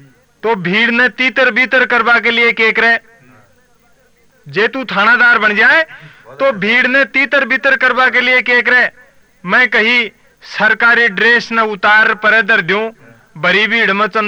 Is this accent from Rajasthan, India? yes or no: yes; Rajasthan, India; राजस्थान में पानी की बड़ी समस्या है, मेरे गांव में भी एक सरकारी नल लगा